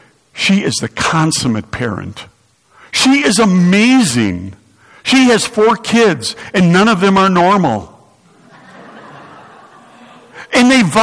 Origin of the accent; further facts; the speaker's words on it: Milwaukee, Wisconsin, United States; I grew up in Milwaukee, Wisconsin. I'm not really smart or anything.